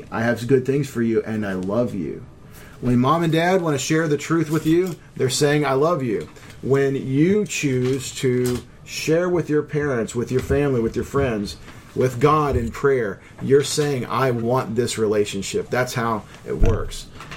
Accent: Texas, United States; And I grew up in Texas. And there's a lot of people down in Texas

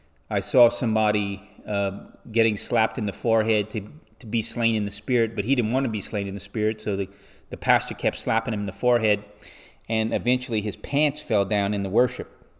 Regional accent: Louisiana, United States; moved away as an adult; So when I moved from South Louisiana to go to college in the late 1990s, I tried a whole gamut of different churches to find a church home.

